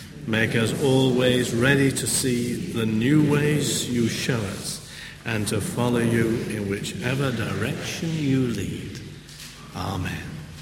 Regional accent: Yorkshire and the Humber, United Kingdom; You see, you can see I'm from Yorkshire and don't understand these things.

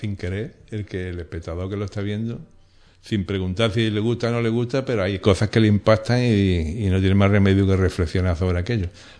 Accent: Ubrique, Andalusia, Spain; Pues la temática de la pintura urbana de mi pueblo, que yo nunca, en mi pintura siempre se ve Ubrique.

